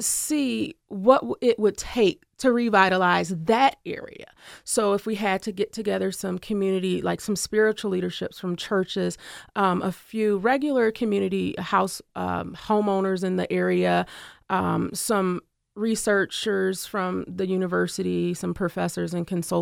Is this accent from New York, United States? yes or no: no; Lansing, Michigan, United States; I was raised in Lansing. I went to public schools here, elementary, middle school, as well as high school.